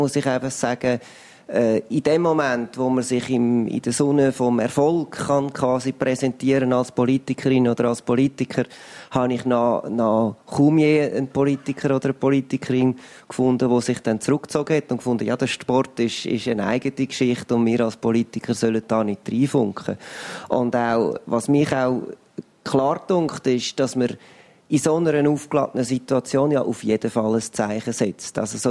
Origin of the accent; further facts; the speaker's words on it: Switzerland; wenn ich als Schweizer, wo es unsere Mannschaft leider gar nicht geschafft hat